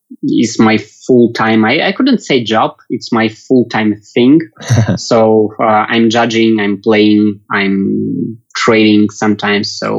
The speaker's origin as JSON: {"language": "English", "town": "Ufa", "region": "Bashkortostan", "country": "Russia", "tie": "born or raised there", "second_language": "English", "moved": "yes", "lives_now": "Moscow, Russia", "said": "No, I born and raised in Ufa. It's a capital city of Bashkortostan Republic of Russia. It's somewhere in the middle of Ural Mountains. Then at some point I moved to Moscow"}